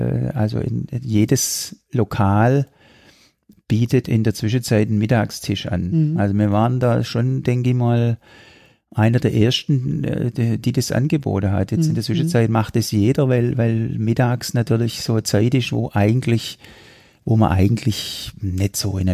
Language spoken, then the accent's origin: German; Esslingen, Baden-Württemberg, Germany; Ich bin aufgewachsen auf dem Hägensberg. Mhm. Und bin dann, ich habe ein paar Jahre in einer Wohngemeinschaft gewohnt, in der Innenstadt vorne an der Entengrabenstraße.